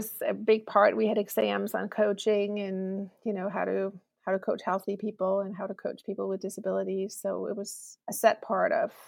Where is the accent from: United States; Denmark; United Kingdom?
Denmark; I'm from Denmark. I grew up in a little village that was also an epilepsy hospital at the time.